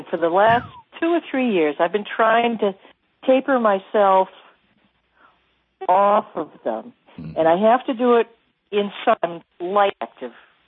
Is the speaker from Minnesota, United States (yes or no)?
no; Poland, Maine, United States; Hey, Tom, you keep calling me from Portland, Maine. I'm from Poland.